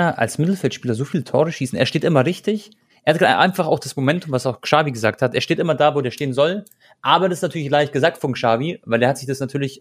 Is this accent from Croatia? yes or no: yes; Croatia; Mein Gott, ich bin Kroate